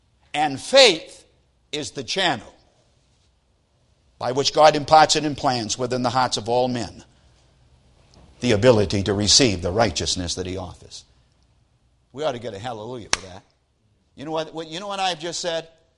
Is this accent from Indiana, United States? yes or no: no; Maine, United States; Most of you know I come from Maine, have a home in Maine.